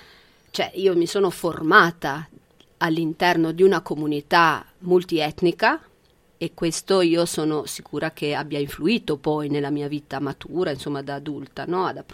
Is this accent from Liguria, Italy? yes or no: yes; Genoa, Liguria, Italy; i miei sono di Genova, la mia famiglia è di Genova, Genova, Reggio Emilia, ma insomma Genova siamo vissuti la maggior parte del tempo.